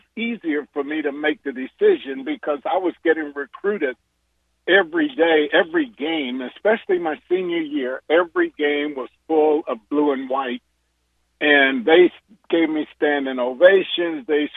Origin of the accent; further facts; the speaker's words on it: Lexington, Kentucky, United States; I mean, I grew up in Lexington. James Lee's dad was the pastor of the church I went to.